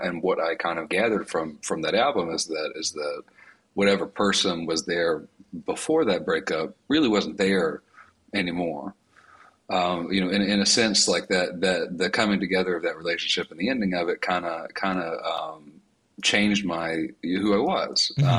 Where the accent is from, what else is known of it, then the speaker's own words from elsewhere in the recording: Alabama, United States; growing up in Alabama.